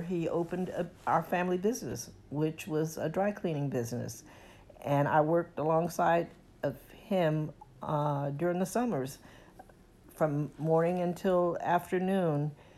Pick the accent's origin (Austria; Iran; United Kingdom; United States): United States; San Francisco, California; My childhood, I grew up in San Francisco, came to San Francisco with my family as an infant. Grew up basically in the 40s, 50s.